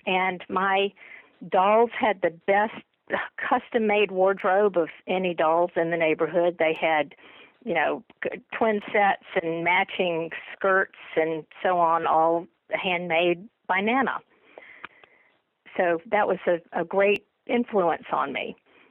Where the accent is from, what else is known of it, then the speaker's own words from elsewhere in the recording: Georgia, United States; I grew up in Georgia, sort of crafting and doing things.